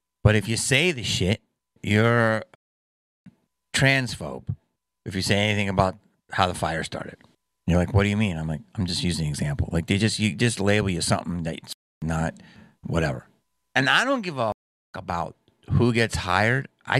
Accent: East Coast, United States; I'm from the East Coast

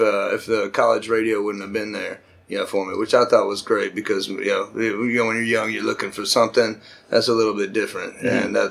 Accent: Atlanta, Georgia, United States; the people I grew up with in Atlanta, we got everything like 4 years later anyways.

